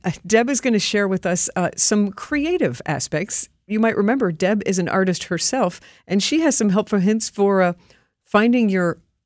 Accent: the South, United States; I feel like I grew up in the South, so I don't want to impose on somebody.

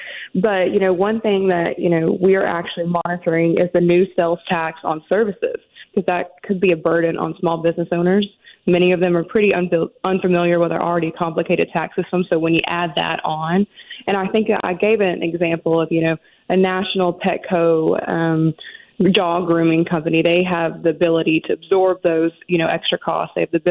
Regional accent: Arkansas, United States; I'm originally from Arkansas, but sometimes people say you can hear it, you can't, it just depends.

